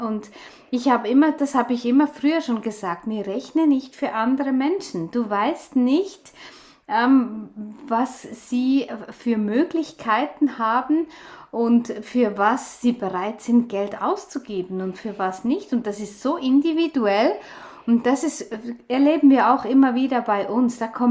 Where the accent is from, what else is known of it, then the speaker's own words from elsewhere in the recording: Switzerland; wie die bei uns in der Schweiz heißen